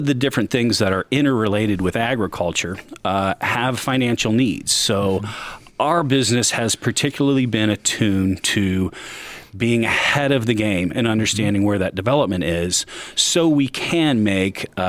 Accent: Marion, Indiana, United States; Yeah, absolutely. I grew up in Marion. My father's family is originally from Converse, but I grew up in Marion and Indiana University for college and moved out to Seattle for a little bit, but the pulls of the home state and family tugged me back.

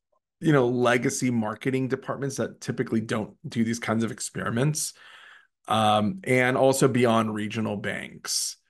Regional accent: Ecuador; So you know, we'll roll with it, even though I'm from Ecuador.

